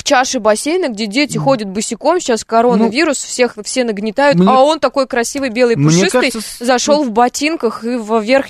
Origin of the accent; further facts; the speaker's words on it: Tatarstan, Russia; Ну, я сама из Татарстана.